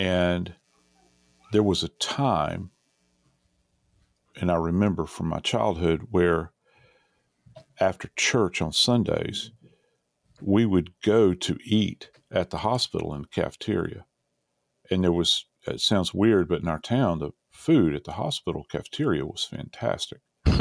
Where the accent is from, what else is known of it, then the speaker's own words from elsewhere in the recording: the South, United States; Being a Southerner, people will say, well, why do you continue to live in the South?